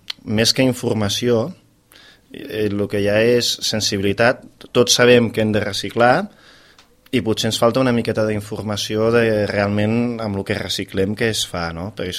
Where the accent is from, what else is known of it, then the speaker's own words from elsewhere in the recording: Reus, Catalonia, Spain; als pobles que hi ha al voltant de Reus, que és on jo sempre he viscut.